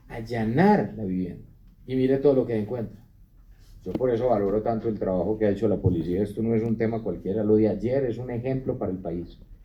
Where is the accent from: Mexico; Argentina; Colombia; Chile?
Colombia; Esto es un momento para sentirnos orgullosos como colombianos de nuestra fuerza pública.